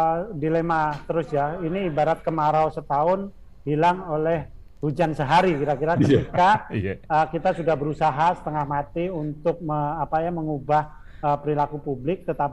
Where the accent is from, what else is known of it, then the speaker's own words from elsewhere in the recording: East Java, Indonesia; Kalau di Jawa Timur, kampung saya, apa yang dikatakan kiai itu ya udah pasti didengar, akan dilakukan.